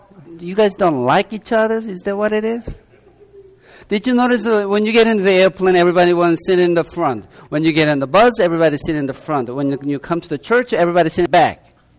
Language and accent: English; South Korea; I came from South Korea